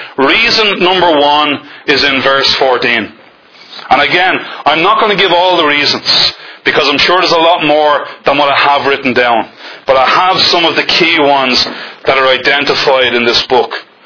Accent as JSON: {"language": "English", "town": "Dublin", "region": "Leinster", "country": "Ireland", "tie": "born or raised there", "also_born_or_lived": "England", "said": "You can probably tell that I originate from Dublin. In fact, I was born in England. You wouldn't know that by my accent, but there you go. I was brought back to England, or from England, when I was 2 years of age."}